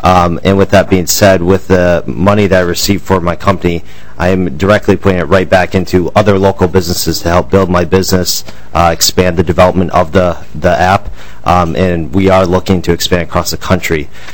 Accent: Minnesota, United States; and I'm proud to say I'm from Minnesota

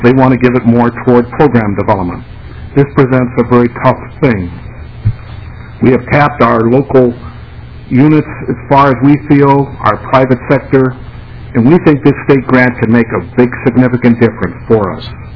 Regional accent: Marshall, Minnesota, United States; from Marshall, Minnesota.

